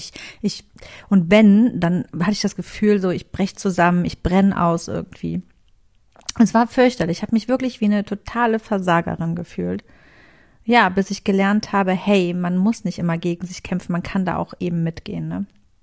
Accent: Cologne, North Rhine-Westphalia, Germany; Wir kommen ja aus dem Rheinland, eigentlich ich tatsächlich wirklich aus Köln familiär gesehen.

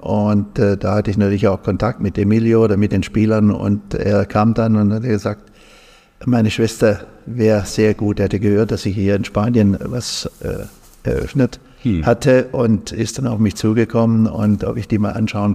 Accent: Nagold, Baden-Württemberg, Germany; ich komme eigentlich aus Nagold, im Schwarzwald

